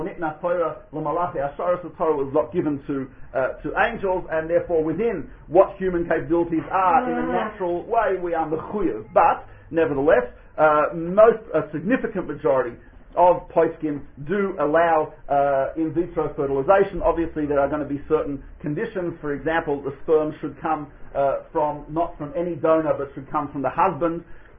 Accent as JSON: {"language": "English", "country": "Australia", "said": "I'm not sure how the titles go, I'm Australian, so we're not into that."}